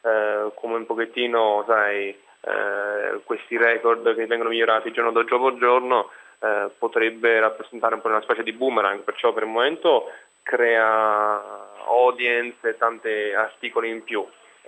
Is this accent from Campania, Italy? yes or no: yes; Naples, Campania, Italy; born there; perché io sono nato a Napoli